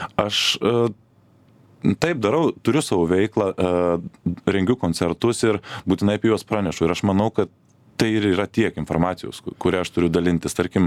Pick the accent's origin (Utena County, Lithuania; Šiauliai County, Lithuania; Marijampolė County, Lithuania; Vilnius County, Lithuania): Marijampolė County, Lithuania; Marijampolė; Aš esu marijampolietis.